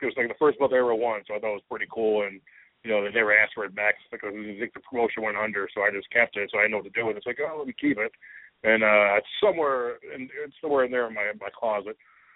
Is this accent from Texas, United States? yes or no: no; New Jersey, United States; I am originally from New Jersey, so I would definitely love to do a show in my hometown